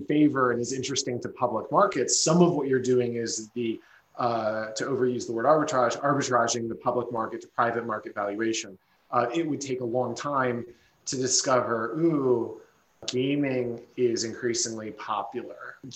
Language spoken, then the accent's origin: English; Connecticut, United States; our state, certainly my home state of Connecticut, is completely broke.